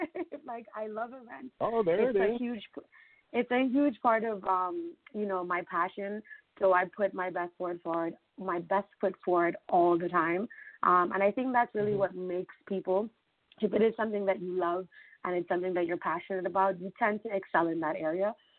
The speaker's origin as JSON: {"language": "English", "country": "Trinidad & Tobago", "tie": "born or raised there", "said": "Growing up in Trinidad and going to Trinidad every single year for Carnival"}